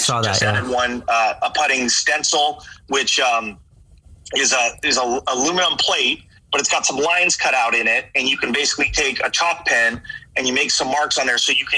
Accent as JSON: {"language": "English", "town": "Fountain Valley", "region": "California", "country": "United States", "tie": "born or raised there", "said": "So I grew up here in Orange County. I live in Huntington Beach. I grew up in Fountain Valley, which is a city right nearby. So that's where I call home and grew up."}